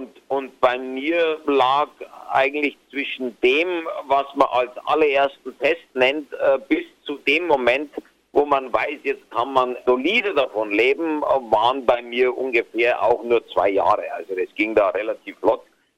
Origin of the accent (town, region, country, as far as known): Bavaria, Germany